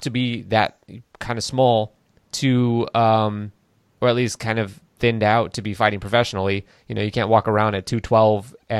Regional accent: Los Angeles, California, United States; NBA champion for the LA Lakers, my hometown team.

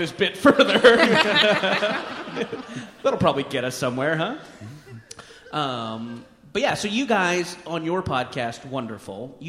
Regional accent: Beaumont, Texas, United States; born there; Is anyone from Beaumont? No, I was born there.

